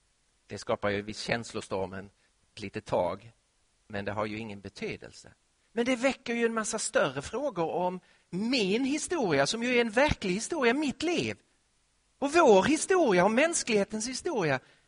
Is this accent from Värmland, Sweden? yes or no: no; Lund, Skåne, Sweden; also born or lived in Malmö; som skåning född och uppvuxen i Lund och som bodde i Malmö under några år